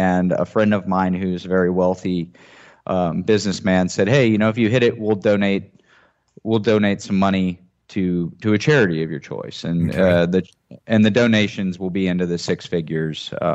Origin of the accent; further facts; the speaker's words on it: West Virginia, United States; I was a Division II sprinter, and I'm from West Virginia, so I wasn't like one of these Southern Florida studs